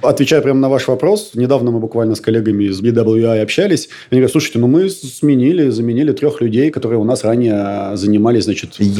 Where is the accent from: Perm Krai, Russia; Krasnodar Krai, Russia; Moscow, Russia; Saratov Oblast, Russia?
Perm Krai, Russia; Perm; я из Перми, команда пермская у нас, производство все в Перми